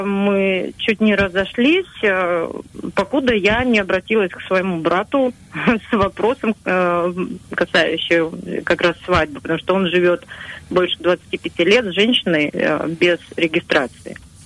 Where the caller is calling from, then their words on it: Krasnodar, Krasnodar Krai, Russia; я вам звоню из Краснодара.